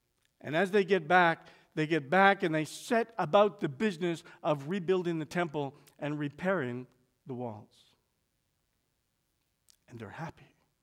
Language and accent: English; Toronto, Ontario, Canada; born there; I was born in Toronto, and I hope you won't hold that against me. My father was born in Toronto. My grandfather was born in Toronto.